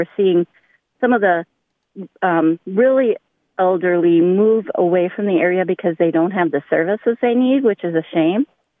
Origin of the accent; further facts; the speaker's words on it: Walker, Minnesota, United States; Well, I'm a lifelong Minnesotan, so I was born in Walker and have lived in a lot of different communities, but I settled into Annandale, Minnesota about 30 years ago